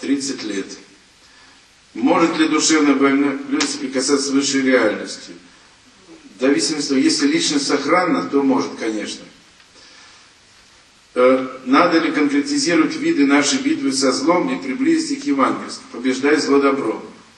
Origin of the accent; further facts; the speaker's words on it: Moscow, Russia; born there; Родители у меня были москвичами, я родился в Москве. Отец у меня был инженер, мать филолог по образованию. Мать воспитала меня в христианской вере.